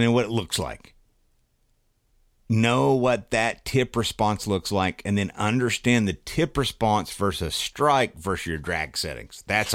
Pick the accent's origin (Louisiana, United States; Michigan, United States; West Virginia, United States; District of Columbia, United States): West Virginia, United States; because growing up in West Virginia, we fish the Mud River and we fish Cave Run.